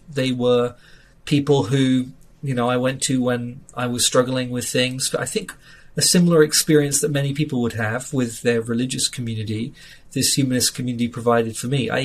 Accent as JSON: {"language": "English", "region": "London", "country": "United Kingdom", "tie": "born or raised there", "said": "I grew up in Southwest London. And I grew up in a non-religious family. Neither of my parents were religious."}